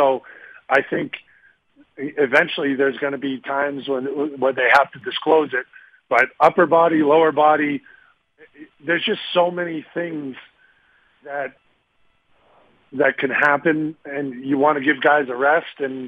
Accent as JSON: {"language": "English", "town": "Boston", "region": "Massachusetts", "country": "United States", "lives_now": "Nashville, United States", "said": "Yeah, well, you know, of course, I'm from Boston, so I love my Dunks. And now Nashville has so many locations."}